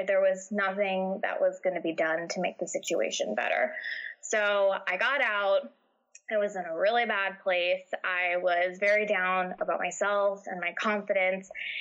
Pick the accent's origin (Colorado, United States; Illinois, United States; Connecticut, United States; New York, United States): New York, United States; also born or lived in New Jersey; now in New Hampshire, United States; I was living in New Jersey at the time. I'm originally from New York. And so we moved up to New Hampshire.